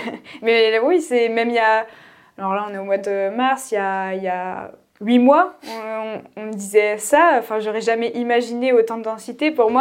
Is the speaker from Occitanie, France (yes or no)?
no; Grand Est, France; now in Lille, France; je suis toujours en train de courir à 25 ans. Alors, j'habite à côté de Lille depuis 5 ans. Je suis originaire des Ardennes.